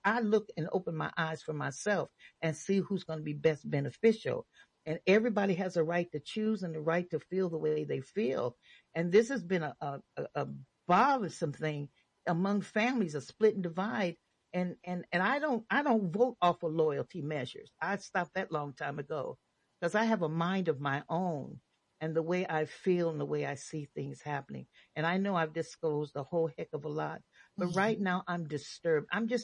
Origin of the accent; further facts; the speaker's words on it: California, United States; I'm coming over because I'm struggling here in as a Californian, okay?